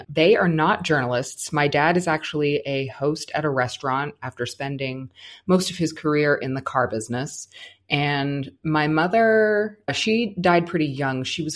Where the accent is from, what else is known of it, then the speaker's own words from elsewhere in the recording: Pittsburgh, Pennsylvania, United States; I started my career at my hometown paper, the Pittsburgh Post-Gazette, and I definitely can't leave now.